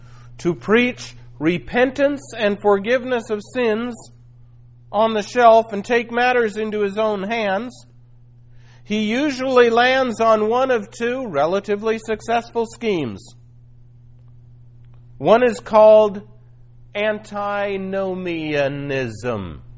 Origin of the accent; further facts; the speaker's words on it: Los Angeles, California, United States; I grew up in Los Angeles.